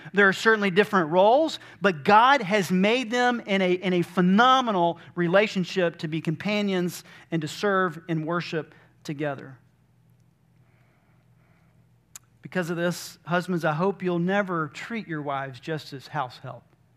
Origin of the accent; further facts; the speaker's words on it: Albany, Georgia, United States; born there; since June 7th of 1976, when I was born in Phoebe Putney Hospital in Albany, Georgia